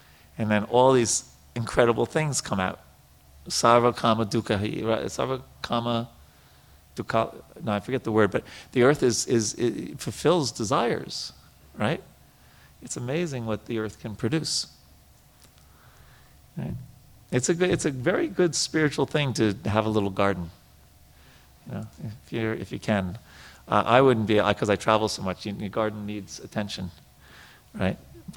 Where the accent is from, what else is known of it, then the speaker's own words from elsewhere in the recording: New York, United States; especially for me, I'm a city boy. I grew up in New York.